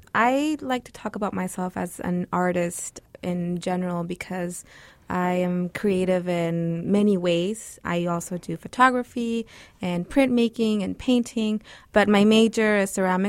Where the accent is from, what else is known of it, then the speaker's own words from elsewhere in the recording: Ciudad Juarez, Chihuahua, Mexico; I grew up in Ciudad Juarez, and I went to private school